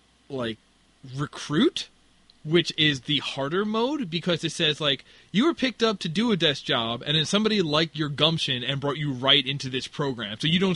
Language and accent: English; Canada; actually, I'm Canadian.